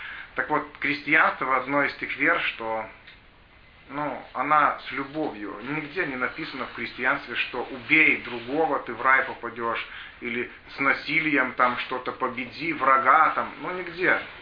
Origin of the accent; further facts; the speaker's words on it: Lithuania; Да, я литовец, живу в Литве